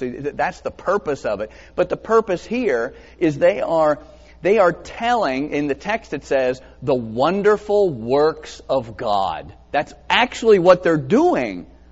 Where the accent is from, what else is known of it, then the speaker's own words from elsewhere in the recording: Georgia, United States; I grew up in South Georgia.